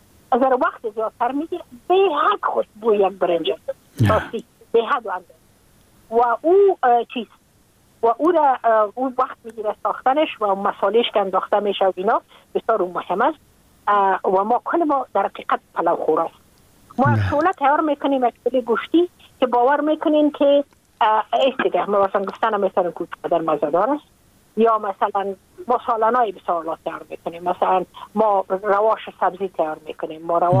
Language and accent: Persian; Afghanistan; ما اید افغان استم، ما مربوط افغانستان استم، من مربوط نیم سرزمین نازمین هستم،